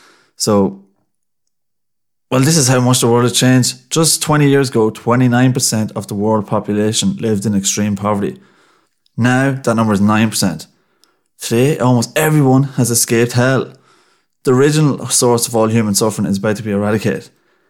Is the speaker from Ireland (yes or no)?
yes; Ireland; I'm grateful that I grew up in Ireland in the 21st century where, like, clean, running water, food, bit of shelter.